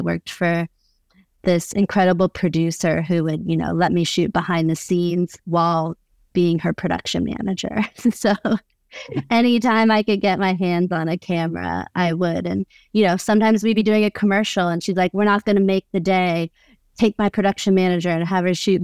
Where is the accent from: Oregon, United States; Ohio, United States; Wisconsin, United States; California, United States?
California, United States; Los Angeles; I guess I grew up in Los Angeles, and at 16, I started telling people I was a photographer